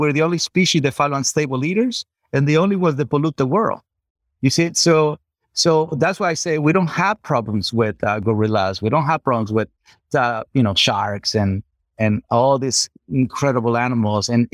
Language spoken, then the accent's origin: English; Culiacán, Sinaloa, Mexico; I'm from Culiacán, Sinaloa, Mexico, right?